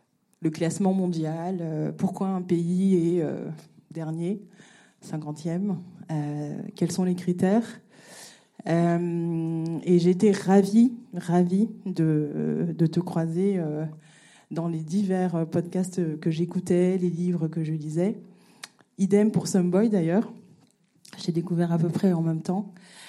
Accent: Madagascar; moved away as an adult; now in France; J'ai grandi à Madagascar et je suis venue en France pour faire mes études. Madagascar qui fait donc partie des pays les moins avancés.

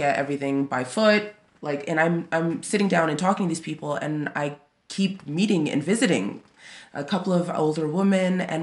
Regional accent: New York, United States; moved away as an adult; So, you know, I was coming from New York also. So innately, as an American, I'm a hustler.

